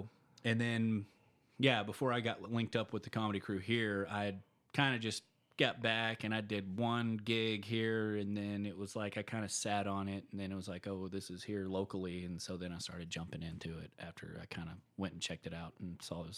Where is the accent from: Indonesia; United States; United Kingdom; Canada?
United States; Texas; I was from Texas, which was interesting.